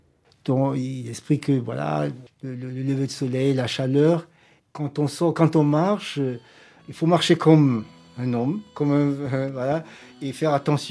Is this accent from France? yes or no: no; Cameroon; On est des Douala, c'est... On est le même peuple au Cameroun.